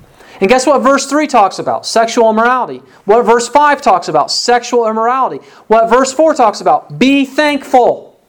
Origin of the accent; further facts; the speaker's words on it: Illinois, United States; Growing up in Illinois, that was one of my tasks every year, was to go out and spray the thistles.